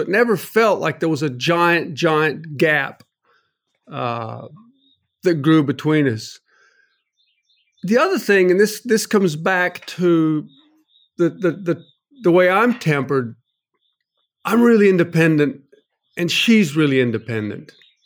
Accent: North Carolina, United States; So I grew up in North Carolina, went to NC State University and got a degree in wood and paper science.

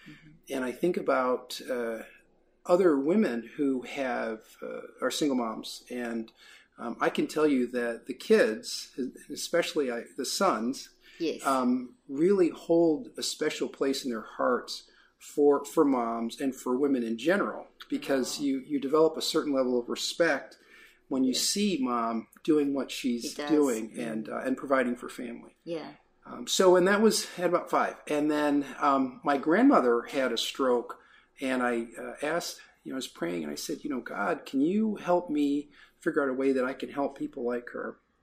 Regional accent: Detroit, Michigan, United States; And in terms of my background, I was born and raised in Detroit, and with a single mom.

